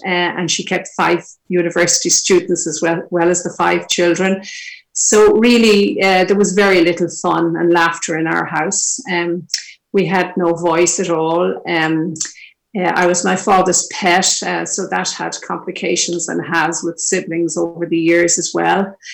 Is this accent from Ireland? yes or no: yes; Dublin, Leinster, Ireland; now in Kilkenny, Ireland; I'm the second eldest of five children, and I was born and reared in Dublin, living here in Kilkenny for the past 12 years in rural Ireland, a complete contrast.